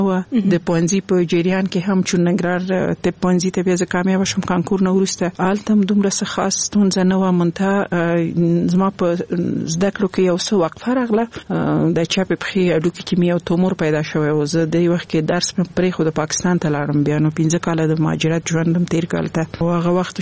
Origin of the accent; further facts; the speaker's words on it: Laghman, Afghanistan; also born or lived in Nangarhar; زه خپله د لغمان ولایت یم